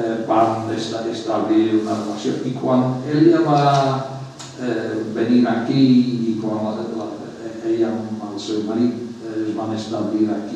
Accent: Liverpool, North West England, United Kingdom; Jo vaig néixer a Liverpool, que és una ciutat que va patir molt durant els bombardejos dels nazis durant la Segona Guerra Mundial. Jo vaig néixer el 46

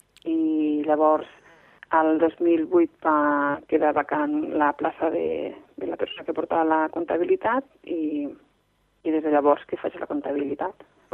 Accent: Falset, Catalonia, Spain; now in Ireland; als meus fills, doncs d'on vinc jo, d'on soc jo, les tradicions, m'agrada molt que segueixin totes les tradicions de Falset, no?

